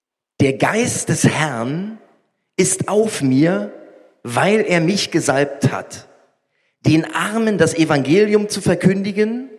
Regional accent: East Germany, Germany; Ich bin ja in der DDR groß geworden und bin in der Anklammerstraße in der Gemeinde gewesen.

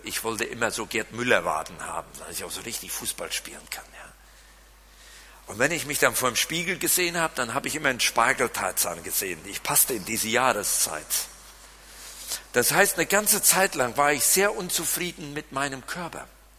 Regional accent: North Rhine-Westphalia, Germany; accent: Siegerland; obwohl ich mit meinem Siegerländer Akzent nicht zurechtkomme

